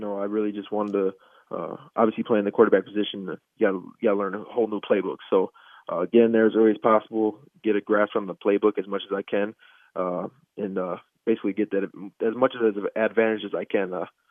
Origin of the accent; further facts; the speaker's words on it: Wisconsin, United States; I want to win for my home state, and my friends or family are here. So bringing a national championship here to Wisconsin is more meaningful to me than it would be for an out-of-state guy.